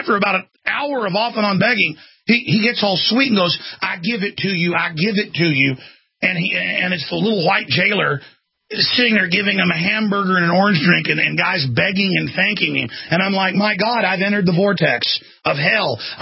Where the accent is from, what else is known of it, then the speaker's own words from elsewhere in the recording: Texas, United States; Because I grew up in Dallas. I grew up outside Dallas. We went into Dallas all the time.